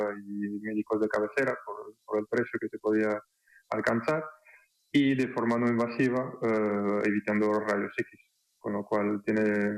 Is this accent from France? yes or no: yes; France; Spanish is a second language; now in Spain; No, soy francés, perdón si voy a hablar en castellano. Me estoy adaptando al gallego, lo entiendo ahora